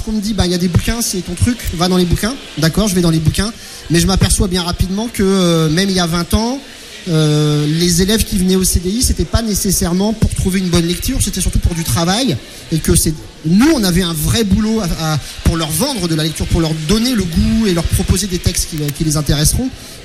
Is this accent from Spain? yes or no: no; Orléans, Centre-Val de Loire, France; revenir dans ma région d'origine, donc à Orléans